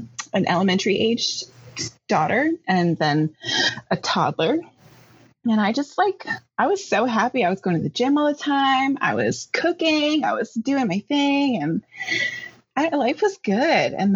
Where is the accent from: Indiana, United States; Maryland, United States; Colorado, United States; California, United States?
Maryland, United States; Annapolis; moved away as an adult; now in Houston, United States; So I'm originally from Maryland, just outside of Annapolis. And I lived there my whole life until I was 23.